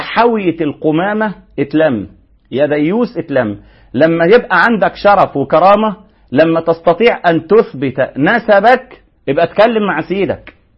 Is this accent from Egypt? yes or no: yes; Egypt; حمودة ده اسم في مصر في منتهى الروعة، اسماء عائلات عندنا في مصر اسماء عائلات حمودة.